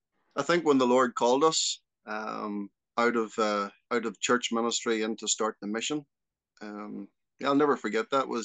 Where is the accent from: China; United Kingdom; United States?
United Kingdom; Portadown, Northern Ireland; Yeah, well, I grew up in Northern Ireland, Portadown. It was the name of the town, village I grew up in.